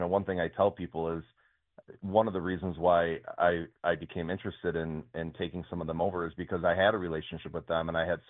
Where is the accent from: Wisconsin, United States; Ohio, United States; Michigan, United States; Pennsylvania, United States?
Michigan, United States; Detroit; Well, like so many Detroiters, I grew up on Dutch Girl.